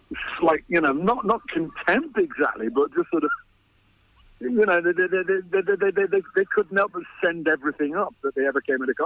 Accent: Liverpool, North West England, United Kingdom; I grew up just immersed in … culture because I'm from Liverpool. I was born almost exactly the moment the … split up.

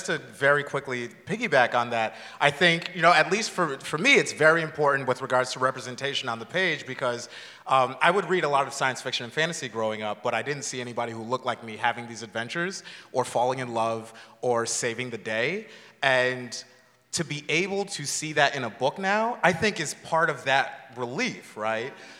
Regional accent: Connecticut, United States; And so my home state is Connecticut.

